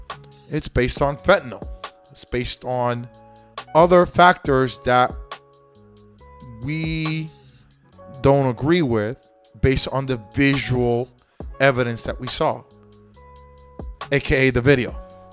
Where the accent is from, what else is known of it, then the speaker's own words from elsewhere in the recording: United States; You know, I'm an American at the end of the day. I was born here, raised here, and I live here, USA.